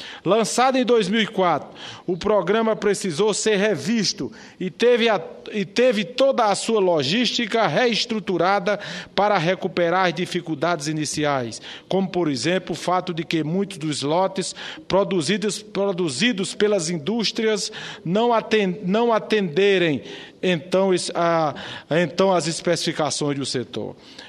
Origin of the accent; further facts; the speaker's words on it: Northeast Region, Brazil; Todos nós, senhor presidente, que somos do Nordeste, especificamente da área considerada menos produtiva no que se refere à agricultura, no que se refere à pecuária